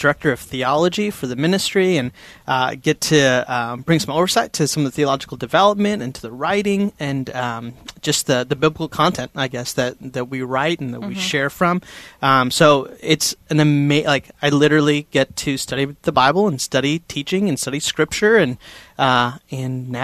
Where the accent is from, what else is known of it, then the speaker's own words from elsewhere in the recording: India; And so if you guys could see me right now, I'm Indian, like from India